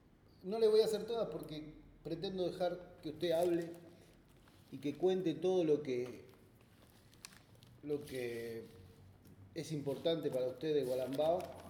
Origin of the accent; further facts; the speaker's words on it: Buenos Aires, Argentina; now in Puerto Iguazú, Argentina; No, yo soy porteño, pero vivo ya 15 años allá, en Iguazú.